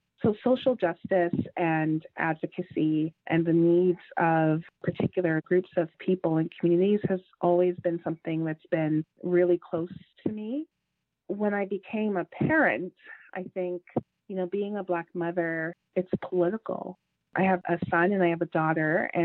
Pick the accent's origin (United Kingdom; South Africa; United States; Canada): Canada; Toronto, Ontario; I grew up in Jane and Finch, which in Toronto they refer to as a high priority neighborhood, meaning that there were a lot of immigrants and poor people and racialized people who lived in the community.